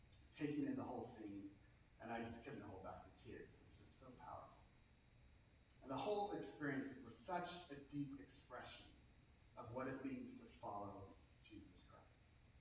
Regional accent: United States; As an American, I'll fight for my freedom first before I'm going to fight for someone else's who lives in another country.

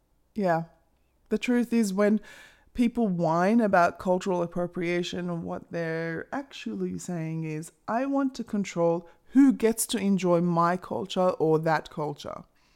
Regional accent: Australia; Boy, I really do love being an Australian.

